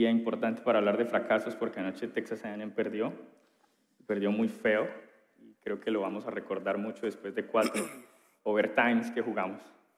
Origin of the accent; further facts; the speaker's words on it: Colombia; Yo soy colombiano y hay una frase que nosotros los colombianos aprendimos hace mucho tiempo.